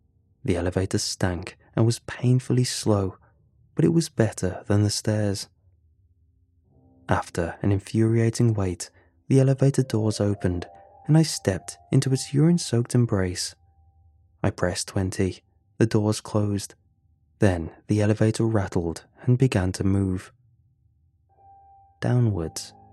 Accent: United States; now in Scotland, United Kingdom; Growing up in America, living on the upper floors of an apartment block was an aspiration. Here in Scotland

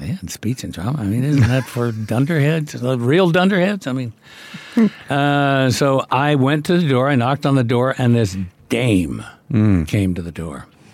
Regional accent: Southern United States, United States; It's, I'm from the South. I got a fucking accent.

